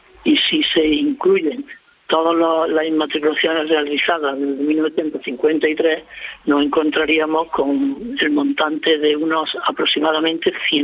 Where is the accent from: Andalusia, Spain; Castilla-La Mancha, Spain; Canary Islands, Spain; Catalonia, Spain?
Andalusia, Spain; Córdoba; Yo que soy de Córdoba.